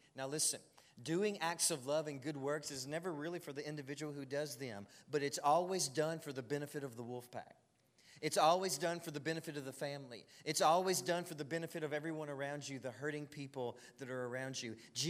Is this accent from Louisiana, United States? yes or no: yes; DeQuincy, Louisiana, United States; I grew up in DeQuincy. Anytime you grow up in small town Christianity, you see things like this. Growing up in this small town, we had 11 Baptist churches.